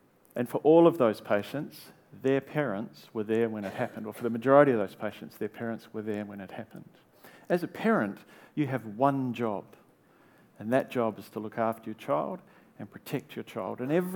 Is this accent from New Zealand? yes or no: yes; New Zealand; Now, you have to put an all-black picture in a talk as a New Zealander involving Australians.